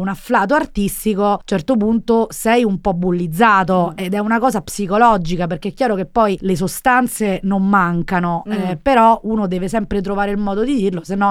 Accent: Rome, Lazio, Italy; Io sono di Balduina

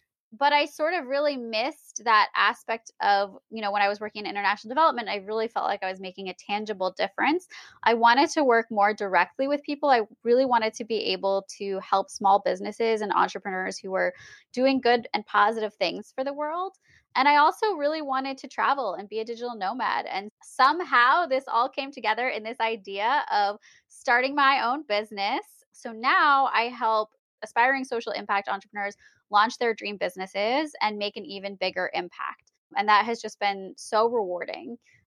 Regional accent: United States; born there; I also think that just being American and having been born in America

